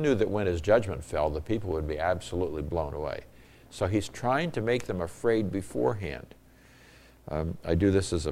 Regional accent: Northern Nigeria, Nigeria; I grew up in Nigeria, and especially in the northern area.

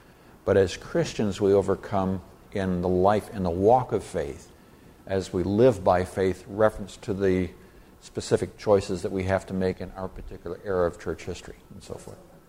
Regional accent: Nigeria; I have story after story, and I grew up in Nigeria, West Africa, of people in Africa before missionaries came

